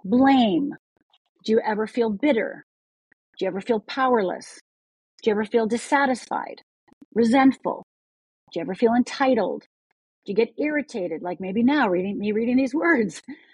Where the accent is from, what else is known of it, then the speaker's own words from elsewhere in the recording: Michigan, United States; I'm Finnish. I grew up in Upper Michigan.